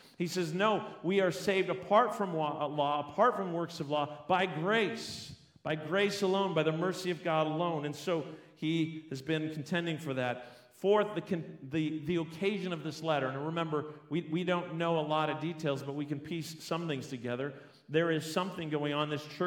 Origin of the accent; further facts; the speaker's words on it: St. Catharines, Ontario, Canada; I remember when I was learning to drive back in Ontario. I grew up in St. Catharines